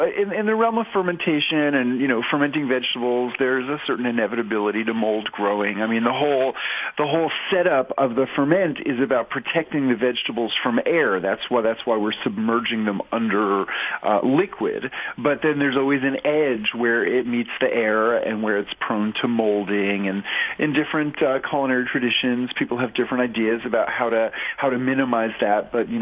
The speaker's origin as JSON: {"language": "English", "town": "New York City", "region": "New York", "country": "United States", "tie": "born or raised there", "said": "Just as a kid growing up in New York City"}